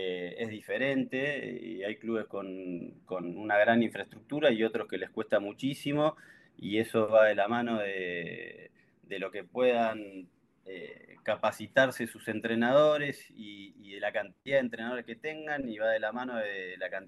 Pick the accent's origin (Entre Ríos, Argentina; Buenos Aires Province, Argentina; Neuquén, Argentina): Neuquén, Argentina; moved away; also born or lived in Buenos Aires; Yo soy neuquino y me había ido de Neuquén primero para jugar, viví en Buenos Aires estudiando y jugando en Pueyrredón, después volví y después me tuve que volver a ir.